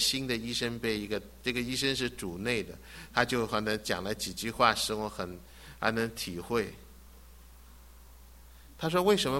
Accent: China; 我们中国人很欢喜上进，我们是可能也很留意要存钱

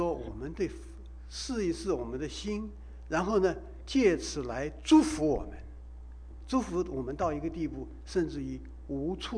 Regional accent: China; 我想这个也许是我们中国人的老习惯所以我们这个信用卡那种那个那些东西，我们通常也是都是把它马上就付掉

